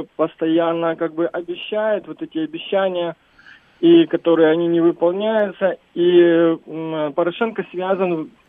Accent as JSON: {"language": "Russian", "region": "Kyiv", "country": "Ukraine", "said": "Да, я из Киева."}